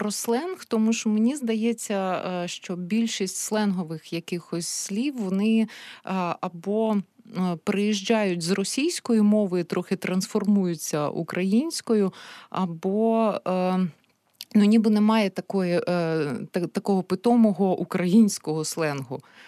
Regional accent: Donbas, Ukraine; accent: Donbas; Тут саме час згадати мій рідний Донбас, тому що я дуже довго позбавлялася від отого донбаського «г».

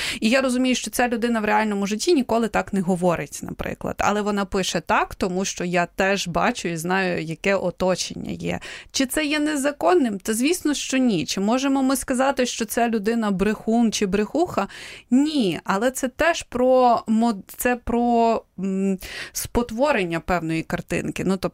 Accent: Kyiv, Ukraine; я з Києва, але у мене інтернет з'явився в там останньому класі школи, здається.

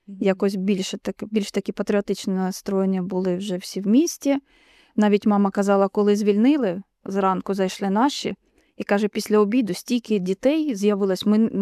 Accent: Sievierodonetsk, Luhansk Oblast, Ukraine; Я народилась в місті Сєвєродонецьку, виросла і до останнього дня там була, ніде більше не жила, тільки Сєвєродонецьк.

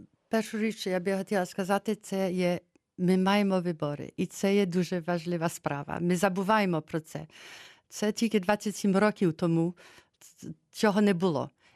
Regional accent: Switzerland; я зі Швейцарії

